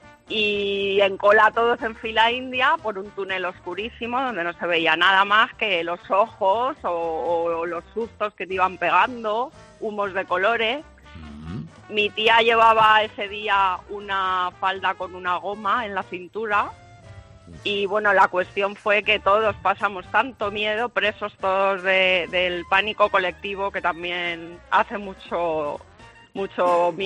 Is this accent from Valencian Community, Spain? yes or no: yes; Alicante, Valencian Community, Spain; Somos todos de Alicante.